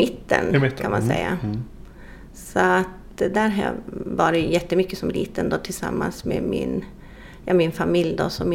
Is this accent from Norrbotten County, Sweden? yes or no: yes; Kiruna, Norrbotten County, Sweden; jag är jag är från Kiruna och uppvuxen i Kiruna, gått skola här, men jag har tillbringat mycket tid. Som liten var jag mycket ute i Laukkuluspa. Det är en liten by som ligger efter Nikkaluoktavägen.